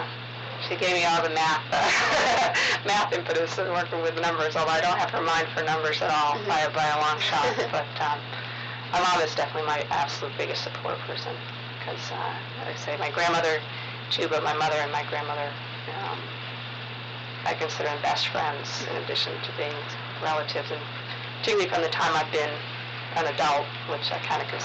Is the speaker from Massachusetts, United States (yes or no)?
yes; Newton, Massachusetts, United States; In Newton, Massachusetts.